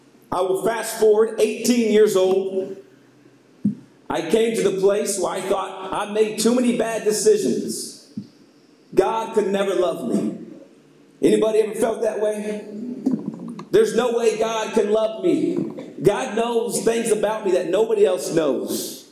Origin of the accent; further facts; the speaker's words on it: Houston, Texas, United States; I was raised in Houston, Texas. I come from a very broken family.